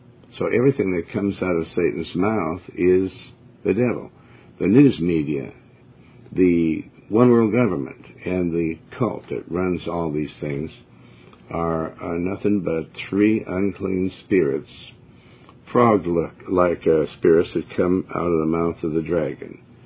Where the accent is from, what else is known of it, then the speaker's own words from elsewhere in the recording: Montana, United States; also born or lived in Joplin, Missouri; I was born in Missouri, and Joplin, Missouri, and raised in Montana.